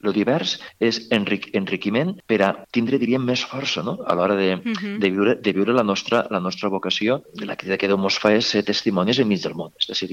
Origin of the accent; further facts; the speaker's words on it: Tortosa, Catalonia, Spain; Recordo que jo soc de Tortosa i va vindre a Tortosa a fer una xerrada